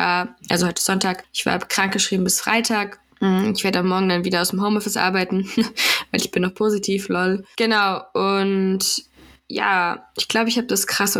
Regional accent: Eschwege, Hesse, Germany; der Kreis, der im Moment Spitzenreiter in 7-Tage-Inzidenz in Deutschland ist, das ist der, wo ich herkomme.

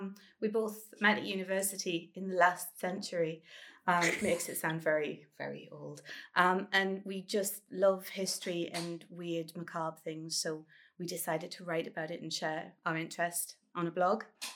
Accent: Wallsend, North East England, United Kingdom; I grew up in Wall's End, and one of the things that struck me was people would occasionally say, oh, yes, down at the Dean, that's where the witches were.

